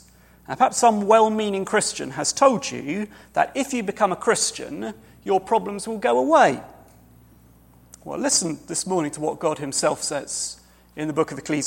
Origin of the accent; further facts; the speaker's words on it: United Kingdom; As a British citizen, I can only be here because I am married